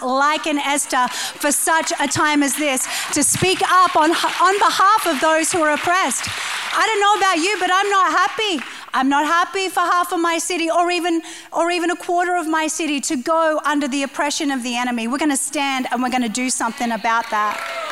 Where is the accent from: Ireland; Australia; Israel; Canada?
Australia; moved away as an adult; now in United States; I'm an immigrant. My husband and I moved here 15 years ago from Australia. We got naturalized 2 years ago in San Diego. Yeah, so we're American citizens.